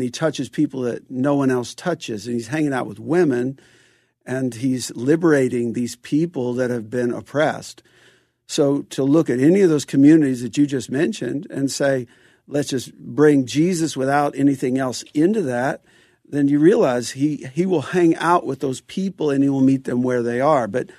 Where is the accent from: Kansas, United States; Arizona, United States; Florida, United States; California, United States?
California, United States; Santa Monica; Santa Monica.